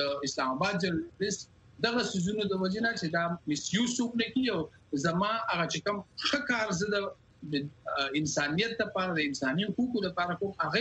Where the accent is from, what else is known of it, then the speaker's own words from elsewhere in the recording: Pakistan; خو ورسره زه پاکستاني یم.